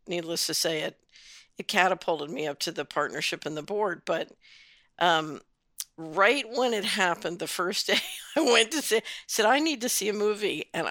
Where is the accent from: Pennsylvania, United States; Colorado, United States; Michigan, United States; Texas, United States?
Pennsylvania, United States; Philadelphia; when I was growing up in Philadelphia